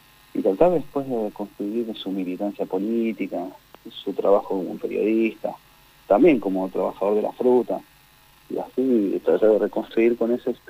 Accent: Cinco Saltos, Río Negro, Argentina; born there; yo nací en Cinco Saltos

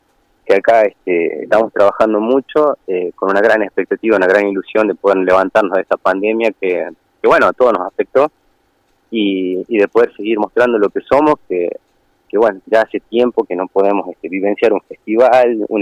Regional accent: Catamarca, Argentina; Catamarca es todo para mí, o sea, mi pueblo.

